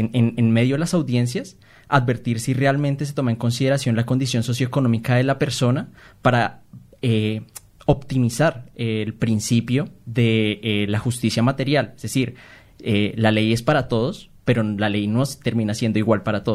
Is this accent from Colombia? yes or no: yes; Colombia; También soy de Colombia, como Germán.